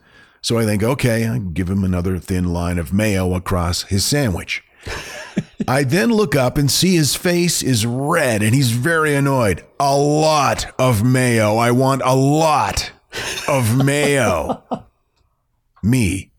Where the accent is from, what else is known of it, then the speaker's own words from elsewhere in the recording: Maine, United States; Growing up in Maine, that was a common thing.